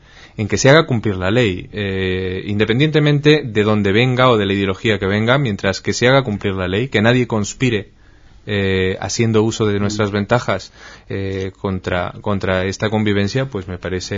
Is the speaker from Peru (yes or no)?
yes; Peru; moved away as an adult; also born or lived in United States; now in Spain; Salí del Perú con 19 años, estuve 7 en los Estados Unidos y ya casi 17 aquí en España.